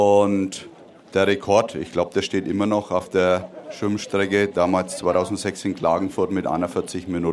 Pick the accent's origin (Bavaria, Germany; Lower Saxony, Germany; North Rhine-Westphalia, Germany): Bavaria, Germany; als Franke